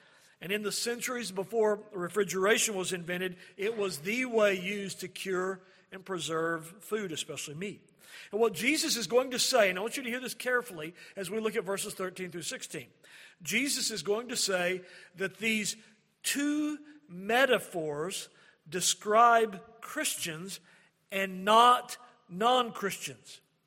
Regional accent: Oklahoma, United States; Now, granted, I'm a product of two Okies, and I grew up in Oklahoma public schools, so that probably explains a lot.

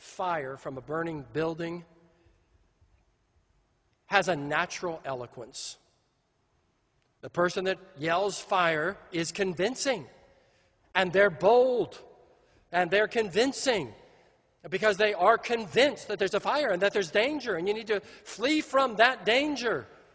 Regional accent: California, United States; Now, I'm from California.

